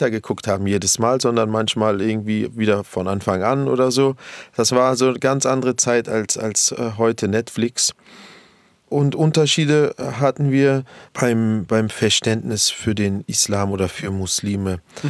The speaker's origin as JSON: {"language": "German", "region": "Berlin", "country": "Germany", "tie": "born or raised there"}